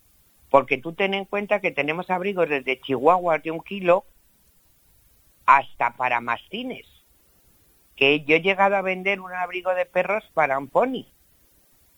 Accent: Extremadura, Spain; yo soy extremeña, soy de pueblo

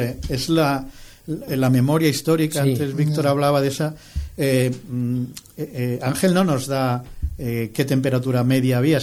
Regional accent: Salamanca, Castile and León, Spain; pues yo en Macotera, mi padre me llevaba allí cuando era pequeño, aunque ya vivíamos en Salamanca

